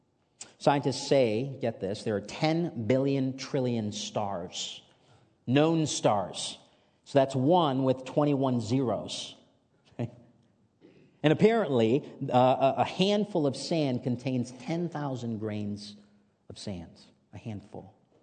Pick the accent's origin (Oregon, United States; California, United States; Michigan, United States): Michigan, United States; One of my fondest memories growing up in Michigan is spending time at Lake Michigan.